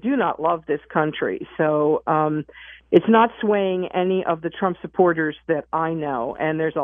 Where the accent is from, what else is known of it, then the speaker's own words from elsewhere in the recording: Upper Darby, Pennsylvania, United States; also born or lived in Philadelphia; now in Wilkes-Barre, United States; I'm originally from Philly, born there, raised in Upper Darby, but I've been here for 17 years, so I learned how to say it.